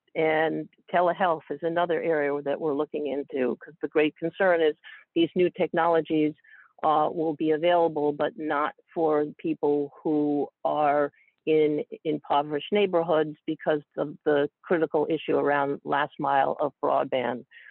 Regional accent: New York, United States; I am a New Yorker by upbringing, and I am very committed to this city.

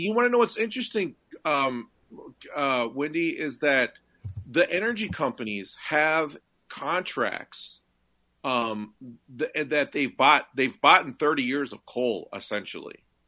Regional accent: Minnesota, United States; And we're all from the Twin Cities.

